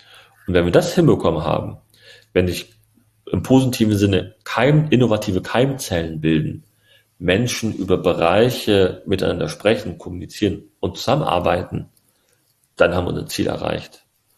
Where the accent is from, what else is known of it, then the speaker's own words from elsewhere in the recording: Berlin, Germany; meine Mama ist Türkin, mein Papa ist Deutscher. Ich bin aus Berlin-Neukölln.